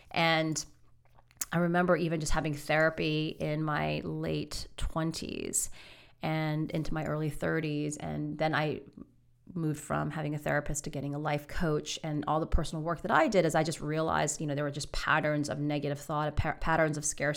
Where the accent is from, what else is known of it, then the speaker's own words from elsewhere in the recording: United States; I've mentioned that I'm Chinese American. I was born here